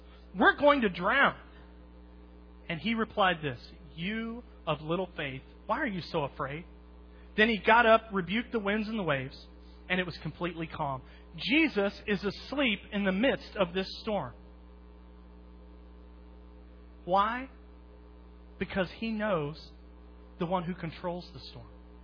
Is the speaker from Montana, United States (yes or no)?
no; Oklahoma, United States; I grew up in Oklahoma, tornadoes every year.